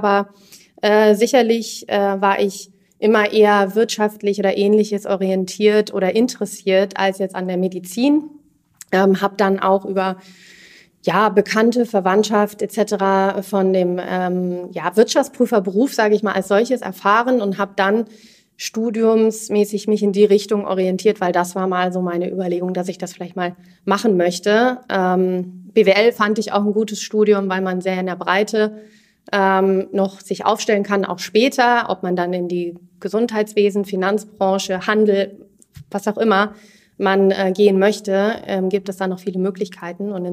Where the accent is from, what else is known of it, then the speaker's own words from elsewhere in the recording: Bad Homburg, Hesse, Germany; Ich bin ursprünglich aus Bad Homburg groß geworden dort. Zum Studium weg gewesen, beruflich dann bei KPMG gestartet mit Stationen in Frankfurt und in Zürich.